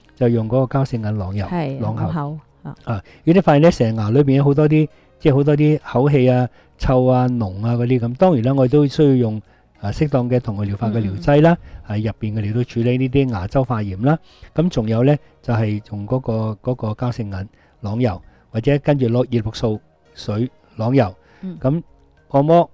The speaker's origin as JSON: {"language": "Cantonese", "country": "Hong Kong", "said": "所以你睇到一般日本人嗰啲时装店咧，嗰啲食嗰啲衣服咧系我哋香港人都唔系好揾得啱噶"}